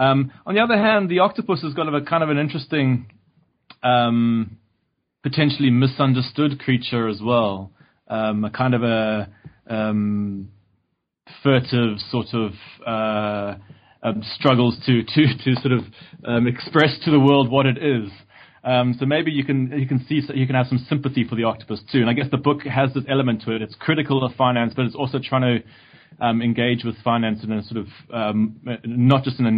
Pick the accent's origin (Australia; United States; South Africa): South Africa; I came from South Africa, which you might tell from my accent.